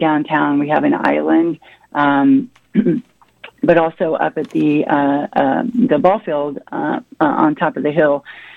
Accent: Madison, United States; Now, I'm from Madison

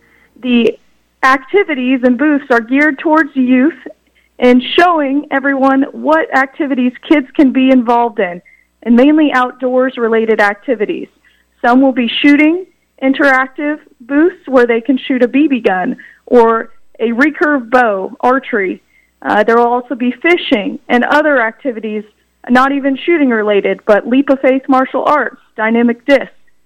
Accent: Emporia, Kansas, United States; I grew up here in Emporia and participating in the Lyon County 4-H Shooting Sports Program.

